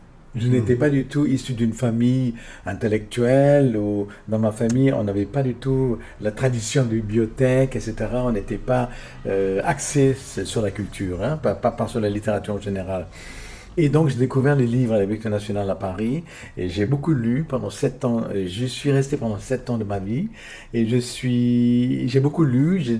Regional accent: Vietnam; moved away as an adult; En fait, j'ai grandi au Vietnam, de l'âge de 4 ans jusqu'à l'âge de 19 ans.

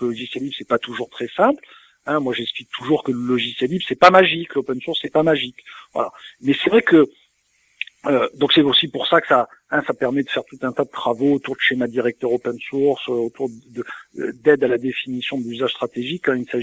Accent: Toulon, Provence-Alpes-Côte d'Azur, France; born there; Moi, vous savez, je suis né à Toulon, ça s'entend peut-être avec mon accent, et je suis profondément attaché à mes racines provinciales

